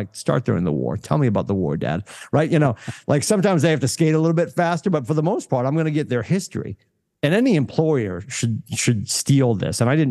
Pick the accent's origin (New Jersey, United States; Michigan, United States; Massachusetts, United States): Massachusetts, United States; I'm going to date myself. I grew up in Massachusetts.